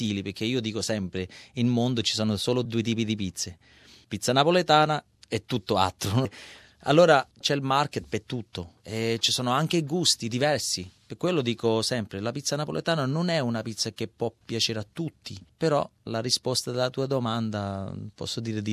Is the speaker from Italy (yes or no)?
no; Australia; perché sono australiano, allora australiano, genitori italiani, allora per me c'ho due tradizioni nel mio sangue che sono orgoglioso, sia l'italiano sia